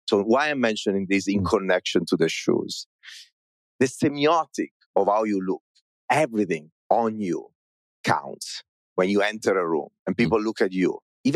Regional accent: Italy; English is a second language; I'm Italian, as you can hear from my super heavy accent.

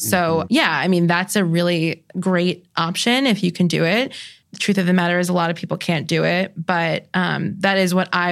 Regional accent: New York, United States; I still have plenty of anxiety. I'm a New Yorker.

